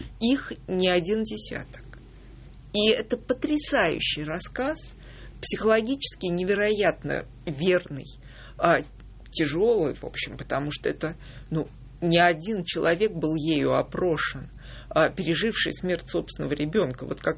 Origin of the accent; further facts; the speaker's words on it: Moscow, Russia; я выросла в Перово.